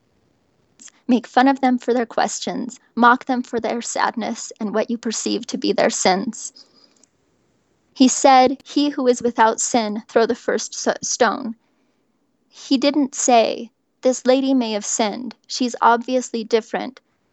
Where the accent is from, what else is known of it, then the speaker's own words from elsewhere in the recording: Idaho, United States; I grew up in very close to Rexburg, Idaho, and my hometown was over 99% Mormon. So it was a very Mormon upbringing.